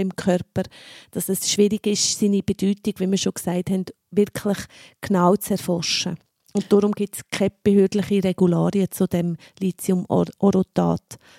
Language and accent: German; Dagmersellen, Lucerne, Switzerland; in Pfaffnau, das ist übrigens die Nachbargemeinde von meiner Heimat, Dagmersellen